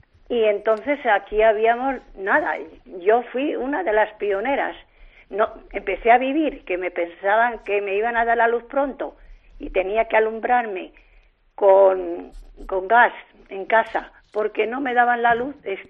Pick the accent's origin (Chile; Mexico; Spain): Spain; Mata de Cuéllar, Castile and León; born there; nací en Mata de Cuéllar el 1 de noviembre de 1948. Voy a hacer 71 años dentro de poquito.